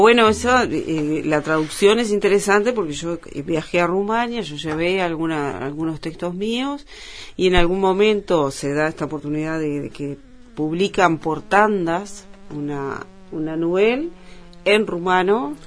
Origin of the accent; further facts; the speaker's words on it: Uruguay; Supongo que soy la primera uruguaya, no creo que la primera escritora de habla hispana, por ejemplo, no. O latinoamericana, capaz que no.